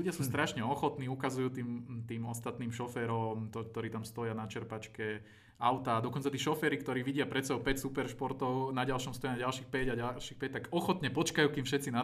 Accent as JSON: {"language": "Slovak", "town": "Trnava", "region": "Trnava Region", "country": "Slovakia", "tie": "born there", "said": "Ja som není z Trnavy, ale narodil som sa tam."}